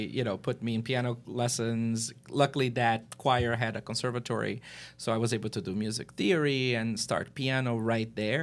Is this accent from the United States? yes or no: no; Brazil; moved away as an adult; I mean, I'm from Brazil. I grew up in Brazil, and I left the country after undergrad.